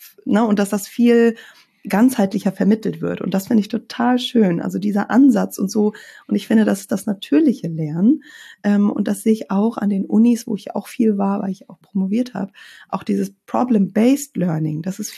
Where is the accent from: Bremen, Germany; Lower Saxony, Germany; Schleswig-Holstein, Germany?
Schleswig-Holstein, Germany; Lauenburg; born or raised there